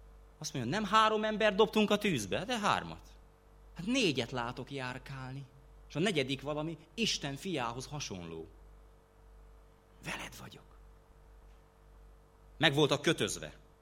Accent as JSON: {"language": "Hungarian", "country": "Hungary", "said": "Az is magyar, én is magyar vagyok"}